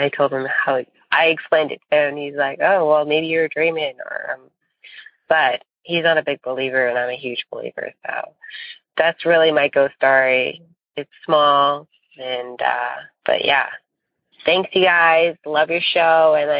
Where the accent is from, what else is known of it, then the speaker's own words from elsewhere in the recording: Golden, British Columbia, Canada; I'm from Golden, BC, Canada